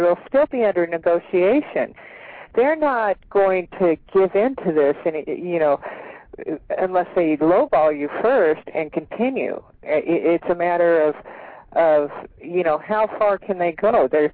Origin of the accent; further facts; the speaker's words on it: La Mirada, California, United States; I was raised in La Mirada.